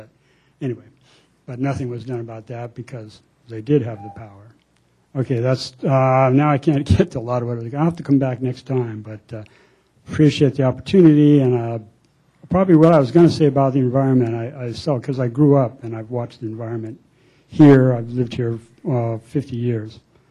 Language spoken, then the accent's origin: English; California, United States; I did want to speak about some personal experience in growing up in California for over 50 years.